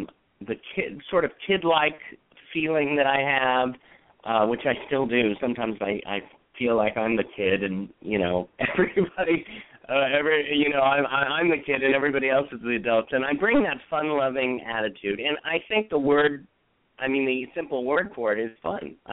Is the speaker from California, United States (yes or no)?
yes; California, United States; Northern California, in the San Mateo County area. Was there, not half my life, but a long time.